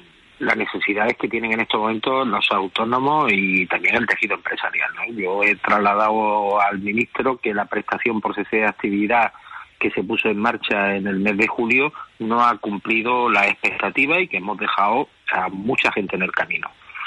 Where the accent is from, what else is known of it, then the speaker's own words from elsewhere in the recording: Andalusia, Spain; porque yo soy andaluz